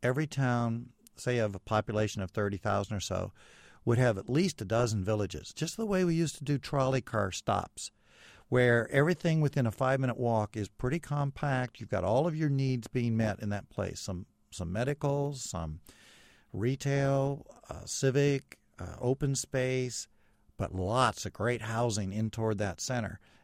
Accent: Ohio, United States; Well, first of all, I love the Midwest. I grew up in Central Ohio.

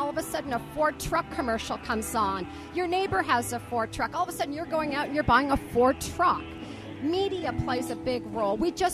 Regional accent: Canada; now in United States; Yeah. Yeah. I've done quite a few shows in Canada before I saw the light and headed over here to the U.S.

